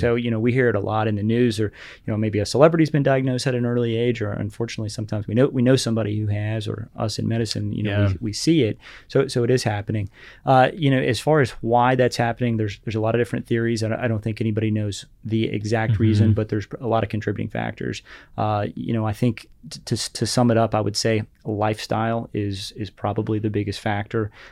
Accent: Kentucky, United States; Yeah, so I grew up in Western Kentucky, and my first exposure to medicine, I shadowed the family practitioner in my town.

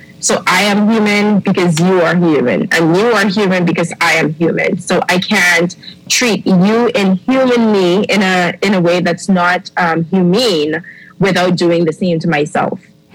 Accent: Bahamas; also born or lived in Haiti; now in Canada; I like to refer to myself as a Bahamian, even though I don't have the papers to show it. But I was raised in the Bahamas, born in Haiti, and I now live in Canada.

